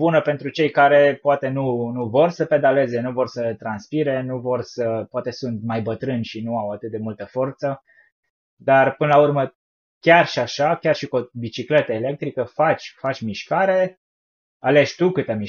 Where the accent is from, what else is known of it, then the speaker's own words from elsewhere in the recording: Timișoara, Timiș County, Romania; noi suntem din Timișoara